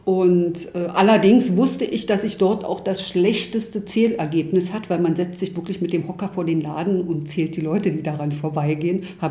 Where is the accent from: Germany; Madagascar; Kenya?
Germany; eastern Germany; Ich bin im Osten geboren und aufgewachsen.